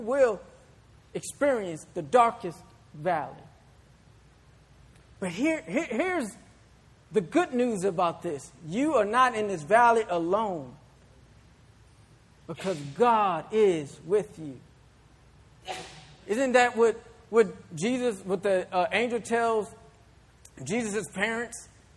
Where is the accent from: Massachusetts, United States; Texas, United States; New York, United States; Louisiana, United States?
Louisiana, United States; New Orleans; Now, I grew up in the New Orleans area.